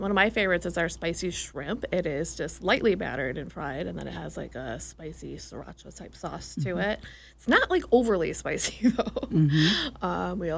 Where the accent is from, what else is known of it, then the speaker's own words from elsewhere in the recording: Northville, Michigan, United States; So I am from Northville, like South Lyon area.